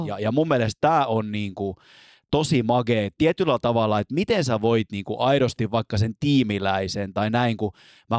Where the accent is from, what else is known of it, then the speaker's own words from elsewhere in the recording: Estonia; now in Finland; mä oon itse Virosta kotoisin